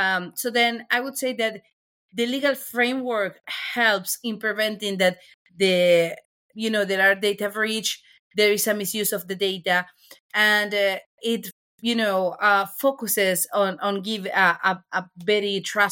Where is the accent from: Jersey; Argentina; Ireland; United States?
Argentina; moved away; I'm originally from Argentina myself